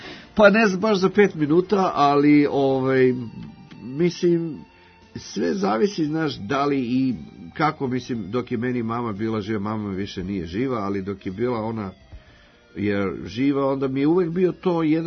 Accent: Belgrade, Serbia; now in Los Angeles, United States; ja sam deo Beograda, ovo je moj rodni grad, ja živim jako dugo u Los Angelesu, ali kad god sam ovde, znaš, ovde su koreni, jel tako, ovde familija, prijatelji, rodbina

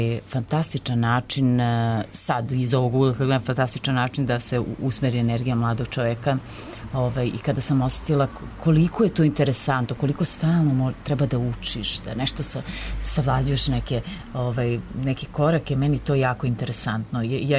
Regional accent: Valjevo, Šumadija and Western Serbia, Serbia; u mom rodnom gradu Valjevu

